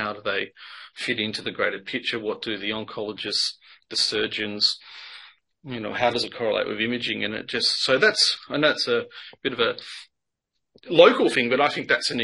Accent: Australia; I'm an Australian pathologist.

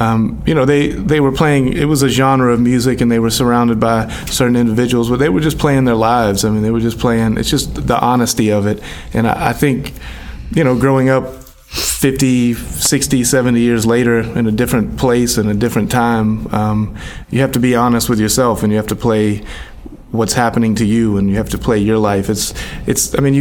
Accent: Deep South, United States; I mean, growing up in the Deep South, and a lot of the music that was just going on even then

